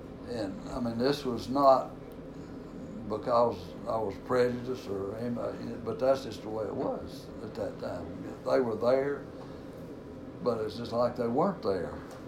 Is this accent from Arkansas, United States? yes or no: yes; Pine Bluff, Arkansas, United States; I grew up in Pine Bluff, and of course, you know, Pine Bluff is probably 50-50 on minorities and everything